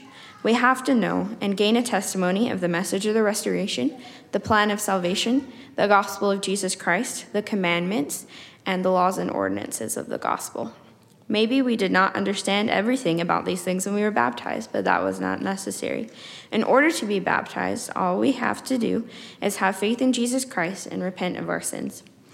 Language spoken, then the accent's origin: English; South Carolina, United States; I'm serving in your stake as a missionary, and I'm really excited to be here. I'm from South Carolina. I'm the second of 8 kids